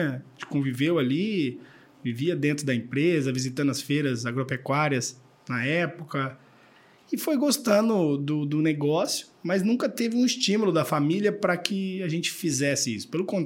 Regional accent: Dracena, São Paulo, Brazil; moved away as an adult; Eu nasci em Dracena, fui criado lá a vida toda, né? Saí para fazer a faculdade, vim para Ribeirão Preto e depois trabalhar em São Paulo. Fiquei aqui na região, né? São Paulo, Jundiaí, Alumínio, né?

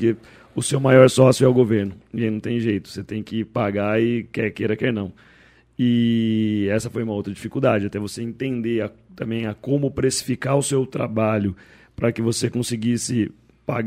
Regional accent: Campinas, São Paulo, Brazil; born there; Eu nasci em Campinas.

